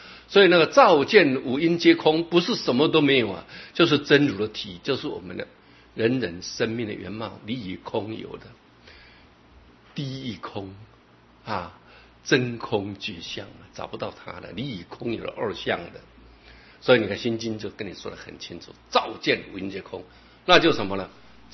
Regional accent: China; 可见啊，我们中国人啊，我们的经上常说啊

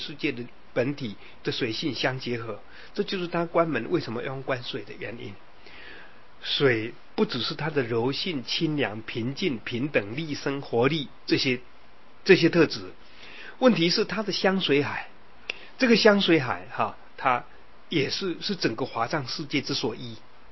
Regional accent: Yilan County, Taiwan; 那宜兰有一条，就是我家乡的那一条，叫大礁溪的那一条，还是清的啊

